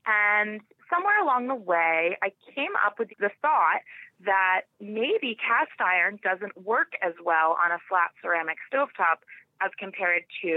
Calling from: Wayne, New Jersey, United States; I'm calling from Wayne, New Jersey.

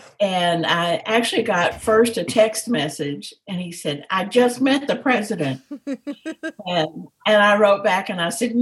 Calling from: Dallas, Texas, United States; From Dallas, Texas. So at home, just in the den.

